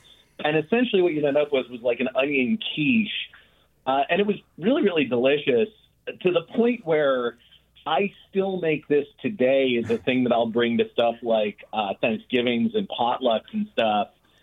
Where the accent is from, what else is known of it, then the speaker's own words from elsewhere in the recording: Maine, United States; So I grew up in Maine on welfare